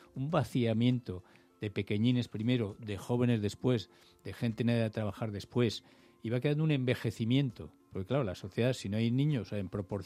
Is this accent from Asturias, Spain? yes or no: yes; Asturias, Spain; born there; Yo soy asturiano de nacimiento